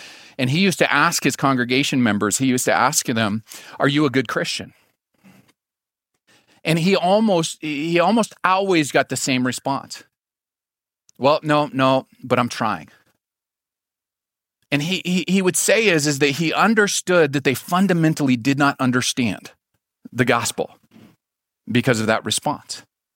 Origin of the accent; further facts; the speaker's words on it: Glendive, Montana, United States; I grew up in Glendive.